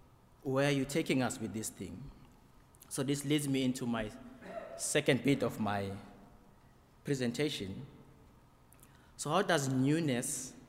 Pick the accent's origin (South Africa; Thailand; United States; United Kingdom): South Africa; I was born in South Africa in a family of four other siblings